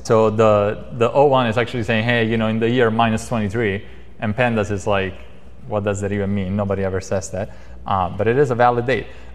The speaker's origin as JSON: {"language": "English", "town": "Rome", "region": "Lazio", "country": "Italy", "said": "In this case, I'm from Rome"}